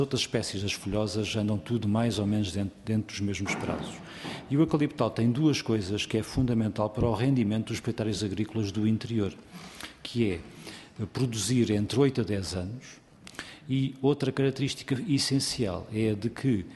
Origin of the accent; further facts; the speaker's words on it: Castelo Branco, Portugal; Eu sou do distrito de Castelo Branco. Nasci em Castelo Branco, sempre vivi em Castelo Branco, tirando o tempo da tropa e o tempo da licenciatura que fiz aqui em Lisboa, regressei a Castelo Branco e moro lá.